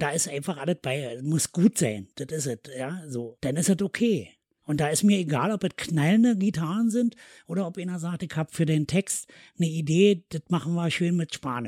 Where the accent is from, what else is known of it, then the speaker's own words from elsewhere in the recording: Berlin, Germany; Ich bin in Siemensstadt aufgewachsen.